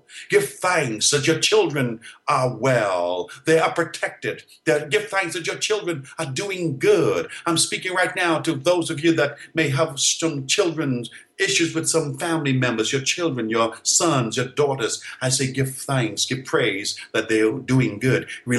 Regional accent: Bahamas; If you're in the Bahamas, my hometown, where I was born, where I entered into the earth realm, call me from the Bahamas.

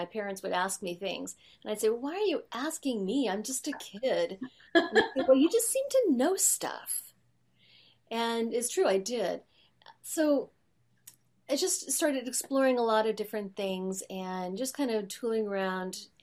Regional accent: Overland Park, Kansas, United States; but I was growing up in Overland Park, Kansas, and in Overland Park, Kansas, it's really suburban.

